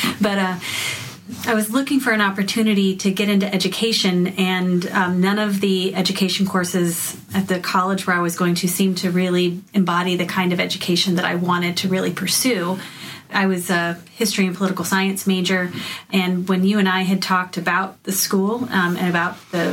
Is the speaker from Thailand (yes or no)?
no; Saudi Arabia; So I grew up in Saudi Arabia in the early 80s, And I was going to an international school there